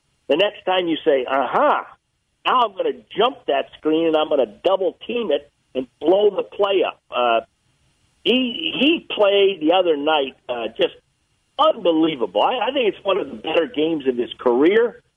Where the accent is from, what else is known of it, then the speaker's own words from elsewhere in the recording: Massachusetts, United States; you guys know I'm from Massachusetts, so I cheer for Boston 80 games a year, except when they play our Warriors.